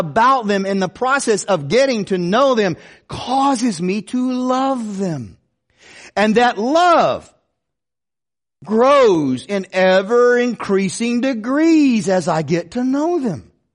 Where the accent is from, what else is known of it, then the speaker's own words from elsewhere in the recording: South Carolina, United States; I said, I grew up in South Carolina. I said, I was a big Clemson Tiger fan.